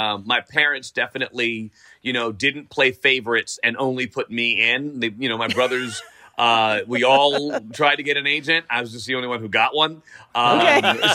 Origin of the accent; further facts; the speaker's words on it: Riverdale, New York, United States; like I grew up in Riverdale, right? So Riverdale is, you know, somewhat integrated, but it was when I was a kid, it was mostly a white neighborhood.